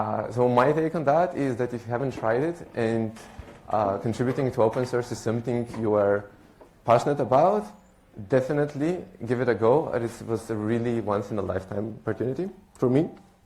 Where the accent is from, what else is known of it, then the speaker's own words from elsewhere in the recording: Bulgaria; also born or lived in Dublin, Ireland; now in Delft, Netherlands; I'm 20 years old. I was born in Bulgaria, where I lived for most of my life. Now, after that, I lived for a few years in Dublin, Ireland, and now I'm a second-year student at TU Delft.